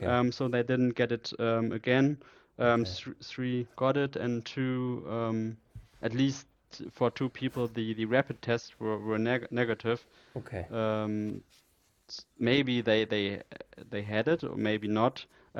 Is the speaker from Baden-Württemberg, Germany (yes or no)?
no; Bremen, Germany; English is a second language; so when with friends from Bremen, from my hometown, and when we arrived in Bremen